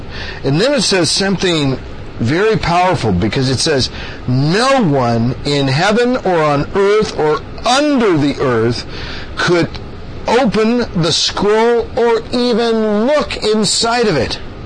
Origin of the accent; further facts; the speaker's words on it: Portland, Oregon, United States; this is my wife Nancy, and we're from Portland, Oregon